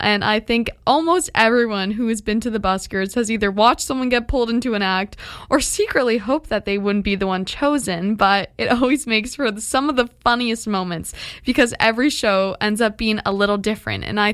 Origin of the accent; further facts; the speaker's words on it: Kingston, Ontario, Canada; But as I've mentioned before in the show, I was born and raised right here in Kingston, so buskers have always really been a part of my summer